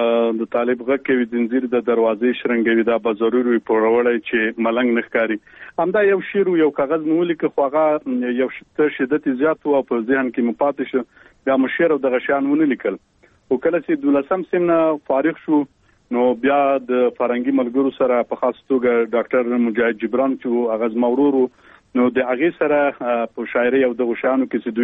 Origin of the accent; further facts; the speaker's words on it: Khost, Afghanistan; born there; او زه په خوست ولایت کې پیدا شوی یم او عمر مې تقریبا اوس نو 28 کلنۍ ته برسېږي